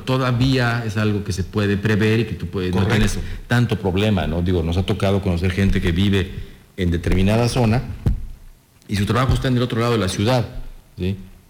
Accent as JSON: {"language": "Spanish", "region": "Yucatán", "country": "Mexico", "tie": "born or raised there", "said": "por ahí está mi familia, yo crecí por esa zona, etcétera, etcétera"}